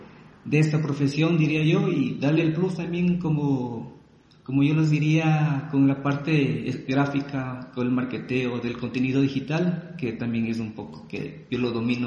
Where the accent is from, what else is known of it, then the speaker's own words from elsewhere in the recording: Ecuador; soy ecuatoriano, tengo 35 años … soy ingeniero civil, soy ingeniero en diseño gráfico. Y pues acá, ahorita resido en Riobamba, que es una bella ciudad